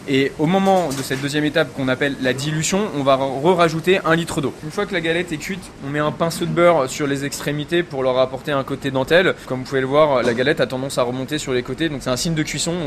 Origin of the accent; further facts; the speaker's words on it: Brittany, France; On a le parti pris de dire qu'on est breton, qu'on l'assume